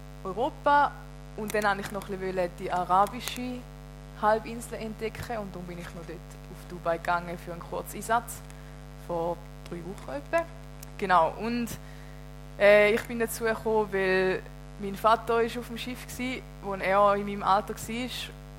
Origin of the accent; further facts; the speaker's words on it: Erlen, Thurgau, Switzerland; Ich komme vom Thurgau, nahe Bodensee, von Erle, genau gesagt.